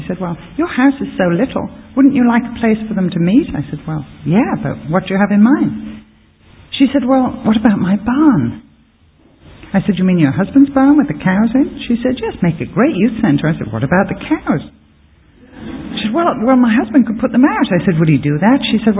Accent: England, United Kingdom; However, fortunately, I'm English, and I take orders well.

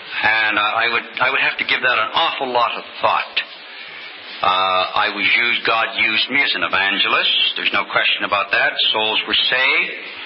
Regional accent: Nova Scotia, Canada; I was from Nova Scotia, where I grew up, in a free Pentecostal church.

